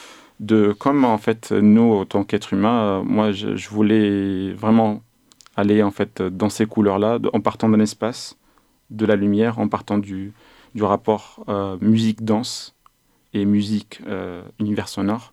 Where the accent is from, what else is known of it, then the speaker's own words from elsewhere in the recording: Tunisia; moi, je suis tunisien.